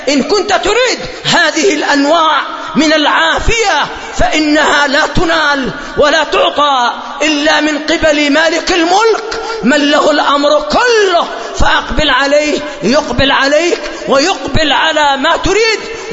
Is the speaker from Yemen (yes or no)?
yes; Yemen; هذا المرض قد حصل عندنا في اليمن في بعض المدن،